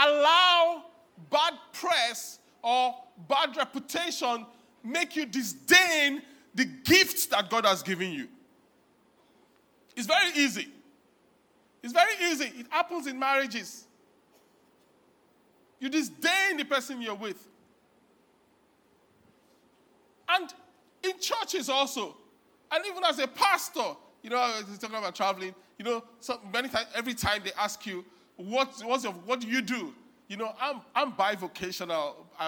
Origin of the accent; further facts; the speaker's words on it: Nigeria; now in United States; But many times I have to say to myself, no, I'm as proud as I'm American as I'm Nigerian.